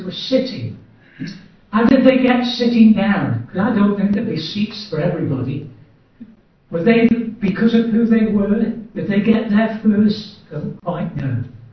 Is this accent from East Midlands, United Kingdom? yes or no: no; Stoke-on-Trent, West Midlands, United Kingdom; now in Warwick, United Kingdom; I come from Stoke, just like I come from Stoke. I've lived 73 years of my life in Stoke.